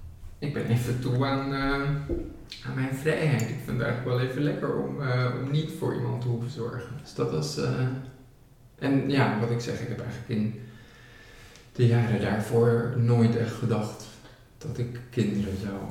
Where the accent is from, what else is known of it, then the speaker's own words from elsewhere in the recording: Switzerland; Dutch is a second language; moved away as an adult; now in Netherlands; Ik ben in Zwitserland opgegroeid in een echte katholieke gemeenschap. Ja. Dus mijn familie in Zwitserland is ook heel katholiek. Dus ik heb eigenlijk mijn coming out pas gehad na mijn emigratie naar Nederland.